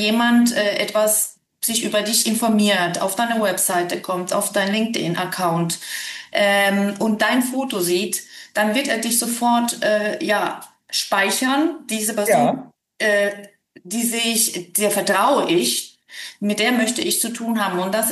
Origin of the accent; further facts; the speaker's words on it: Venezuela; German is a second language; also born or lived in Argentina; now in Hamburg, Germany; Ich habe ein bisschen so diesen Akzent, als ein bisschen Französisch wird mir manchmal nachgesagt. Ich bin Südamerikanerin. Ich bin in Argentinien geboren, in Venezuela aufgewachsen und kam auch ziemlich jung nach Deutschland. Und lebe jetzt in Hamburg